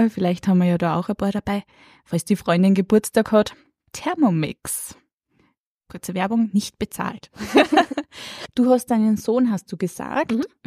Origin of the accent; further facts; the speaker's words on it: Upper Austria, Austria; now in Vienna, Austria; Ich wohne derzeit in Wien. Ich bin offiziell sogar als Wienerin gemeldet, aber im Herzen bin ich Oberösterreicherin.